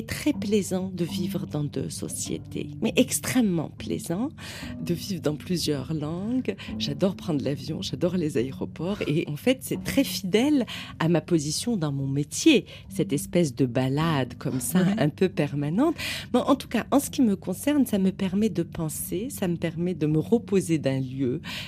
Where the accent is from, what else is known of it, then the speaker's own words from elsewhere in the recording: Algiers, Algiers Province, Algeria; now in Paris, France; j'ai grandi à Alger. Alors, gamine, pendant la décennie noire, une grande gamine et une adolescente aussi, Et en fait, je retourne travailler à Alger depuis 2006.